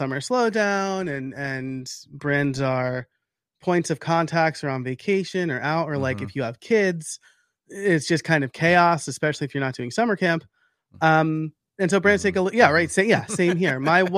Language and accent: English; New York, United States; I'm like a New Yorker and I'm just like, everyone's out to screw you.